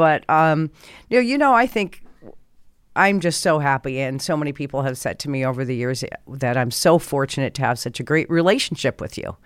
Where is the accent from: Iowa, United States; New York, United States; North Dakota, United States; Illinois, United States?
Iowa, United States; also born or lived in Colorado; When we grew up in Iowa before we moved to Colorado, Mom, one of my favorite memories was getting in the car every Sunday and driving to Grandma's house.